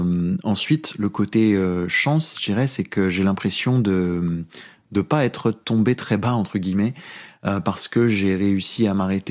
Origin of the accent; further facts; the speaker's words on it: France; accent: franchouillard; Donc c'était entre mon accent franchouillard et puis ça c'était.